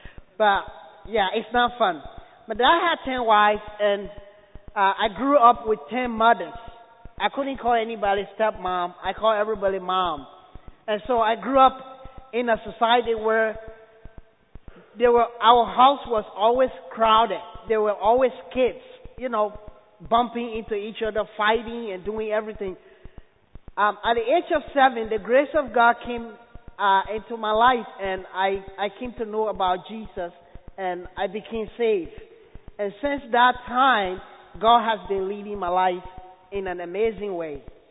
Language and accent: English; Liberia; now in United States; Good morning. I am from Liberia, and since you Americans have accent, you will have to listen carefully to hear me.